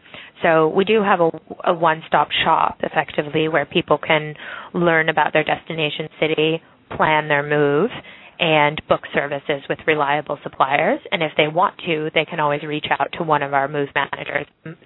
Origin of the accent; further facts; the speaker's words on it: Massachusetts, United States; moved away as an adult; also born or lived in Hong Kong; I grew up in the U.S. So I grew up on the East Coast in Massachusetts, and then I went to Yale University undergraduate. And pretty much right after that, I moved to Hong Kong